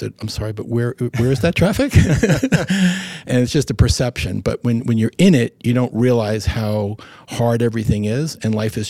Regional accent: New York, United States; Well, you know, I'm a New Yorker. I grew up in New York, went to schools, my whole school career was in New York.

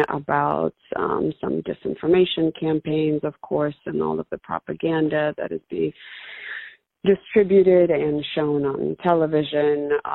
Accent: Russia; now in Boston, United States; I live in the Boston area. Originally, I'm from Russia and also have relatives in Ukraine, as my grandmother was Ukrainian, so I used to spend time there as well when I was younger.

